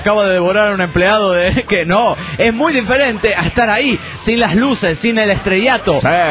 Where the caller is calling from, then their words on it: La Plata, Buenos Aires Province, Argentina; Soy el mítico de La Plata, Argentina.